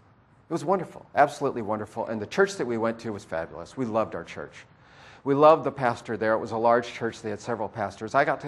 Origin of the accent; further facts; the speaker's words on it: Iowa, United States; now in Mesquite, United States; in Mesquite for about 3.5 years now. We came from Iowa.